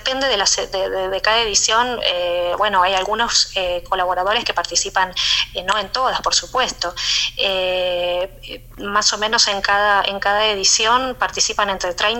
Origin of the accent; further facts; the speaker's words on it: Argentina; siendo argentina, tenía mucha afinidad con otros argentinos